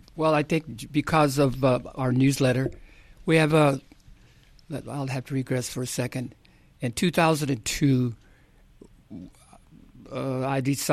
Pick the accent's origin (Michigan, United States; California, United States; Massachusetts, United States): California, United States; Los Angeles; but I grew up in Lower Boyle Heights.